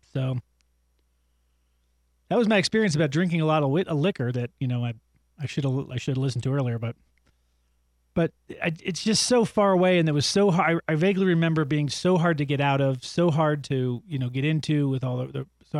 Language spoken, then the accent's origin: English; Boulder, Colorado, United States; old enough to be going to games with friends in other cities other than my hometown of Boulder